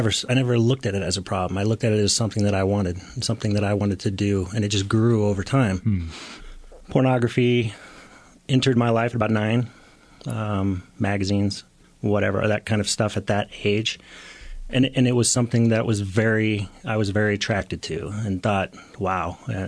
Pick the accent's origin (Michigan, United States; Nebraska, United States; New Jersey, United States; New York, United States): Nebraska, United States; Omaha; We were both born and raised in Omaha, Nebraska, went to separate high schools, and both were raised in the Lutheran Church.